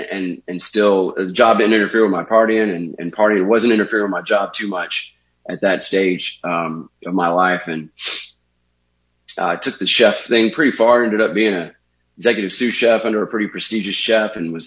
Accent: Deep South, United States; I grew up in the Deep South. I had a loving family

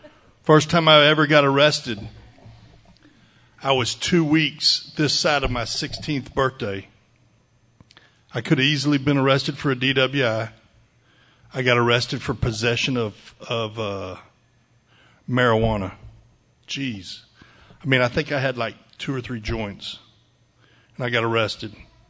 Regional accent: Dallas, Texas, United States; My story's the same. I grew up in Dallas.

